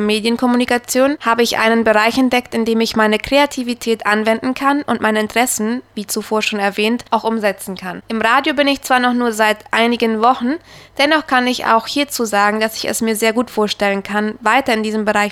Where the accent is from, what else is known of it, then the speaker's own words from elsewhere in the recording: Neuland, Boquerón, Paraguay; moved away as an adult; also born or lived in Buenos Aires, Argentina; ich komme aus der Kolonie Neuland. Ich bin 23 Jahre alt und habe 2 Jahre Musikkomposition in Buenos Aires und 3 Jahre Gastronomie am IGA in Asunción studiert.